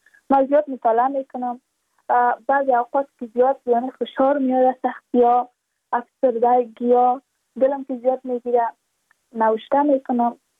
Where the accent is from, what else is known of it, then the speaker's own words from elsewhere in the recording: Badakhshan, Afghanistan; چون ما از بدخشان هستیم،